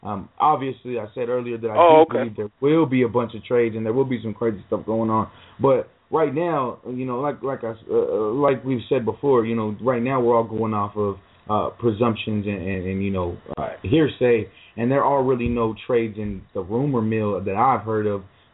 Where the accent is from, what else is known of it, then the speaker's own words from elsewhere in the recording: Virginia, United States; Virginia, Eli Harold. He is 6'4", 250. I just think, just because of their needs, even though this is my home state, I really don't care about this team in general.